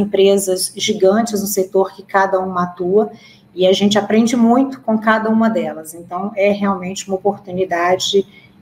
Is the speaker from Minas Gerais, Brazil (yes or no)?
yes; Minas Gerais, Brazil; Eu sou mineira, mas já andei aí uma boa parte do Brasil.